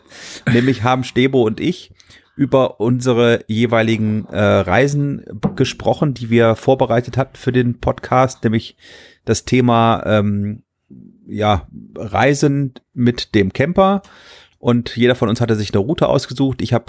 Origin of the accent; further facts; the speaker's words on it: Germany; bei uns im Teutoburger Wald, also da, wo ich herkomme